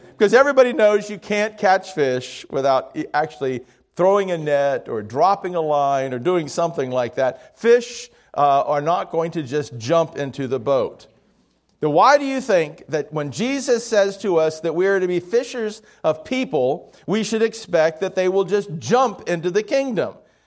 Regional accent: Miami, Florida, United States; Now, many of you know that I grew up in Miami, a city that is well known for its fishing

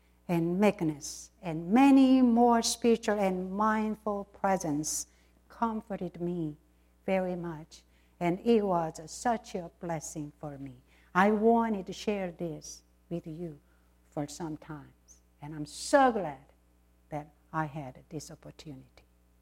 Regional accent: South Korea; English is a second language; moved away; most of you know that I came from South Korea.

